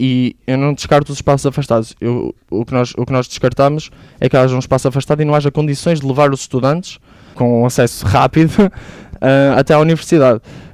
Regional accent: Braga, Portugal; muitas vezes fui de autocarro para o campus de Azurém, porque eu sou de Braga.

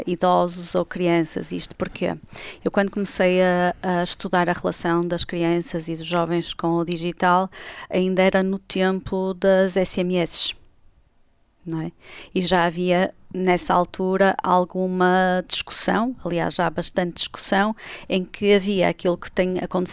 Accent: Guimarães, Braga, Portugal; born there; now in Braga, Portugal; eu sou nascida em Guimarães, mas a segunda costela já é de Braga, porque já estou aqui a viver desde a minha licenciatura, desde os meus 18 anos, e por aqui fui ficando.

